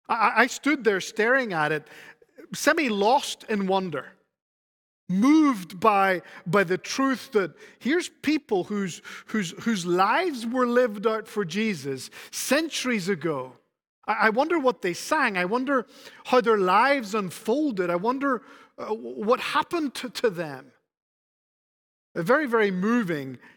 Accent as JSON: {"language": "English", "country": "Spain", "tie": "born or raised there", "said": "the little tiled floor in the little church that I grew up in Spain"}